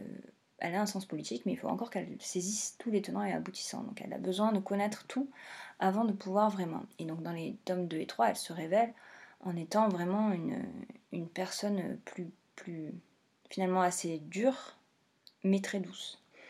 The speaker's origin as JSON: {"language": "French", "country": "France", "said": "je suis française"}